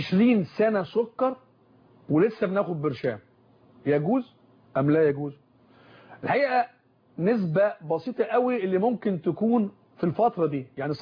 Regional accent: Egypt

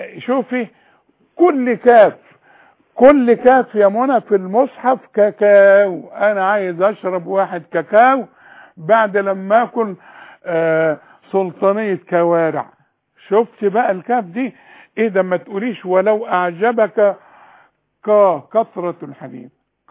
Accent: Sharqia Governorate, Egypt; أنا برضو من الشرقية.

